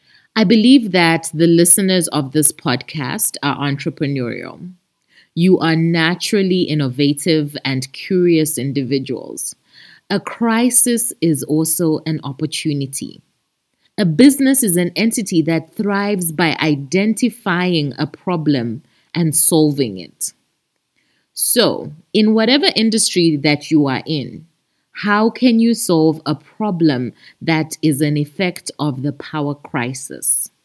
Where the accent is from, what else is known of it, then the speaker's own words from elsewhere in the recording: Zambia; As you know, I'm from Zambia, okay?